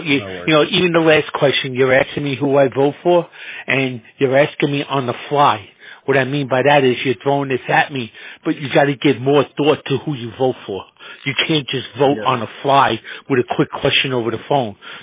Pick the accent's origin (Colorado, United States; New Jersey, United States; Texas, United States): New Jersey, United States; Jersey City; You're talking to somebody who's born and raised in Jersey City, somebody who's, okay, you know, knows the Hudson County machine